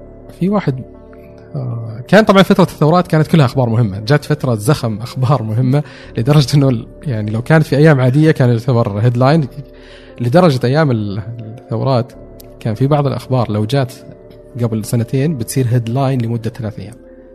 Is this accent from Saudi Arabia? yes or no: yes; Saudi Arabia; طبعا ساهم فيها اني سعودي فقالوا هذا فاهم اكثر